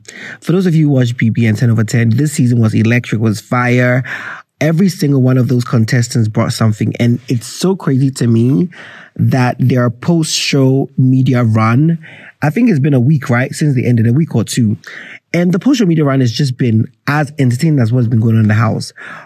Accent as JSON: {"language": "English", "country": "Ghana", "said": "talking about travel as a Ghanaian"}